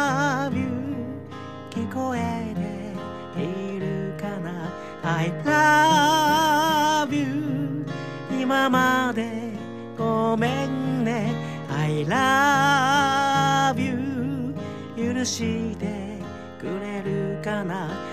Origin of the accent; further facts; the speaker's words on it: Nara, Japan; born there; accent: Kansai; moved away as an adult; now in Osaka, Japan; もともと奈良生まれで、どれぐらいかな、20歳ぐらいから大阪におりまして、やっとこう関西弁も出なくなったかなとなわけないけどね思ったんですけど